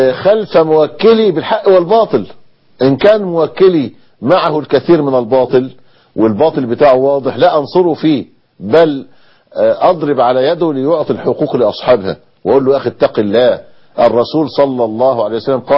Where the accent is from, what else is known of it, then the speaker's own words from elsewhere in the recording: Egypt; هو الحسين له اثر عندنا في مصر في السنة؟